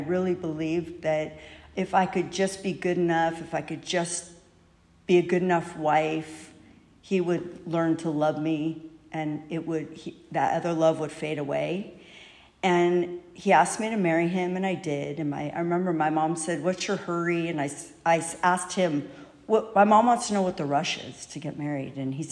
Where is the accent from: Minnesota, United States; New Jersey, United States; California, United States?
California, United States; Encino; Okay, I grew up in Encino. So I grew up in Encino in a, you know, nice Jewish family.